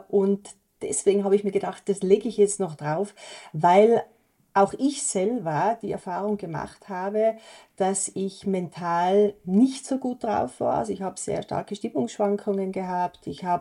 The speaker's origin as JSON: {"language": "German", "country": "Austria", "said": "Das ist also ein Modell, das es bei uns in Österreich so noch nicht gibt."}